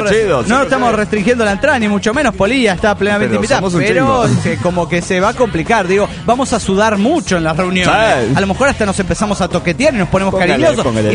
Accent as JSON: {"language": "Spanish", "town": "El Bolsón", "region": "Río Negro", "country": "Argentina", "said": "del Bolsón Argentina."}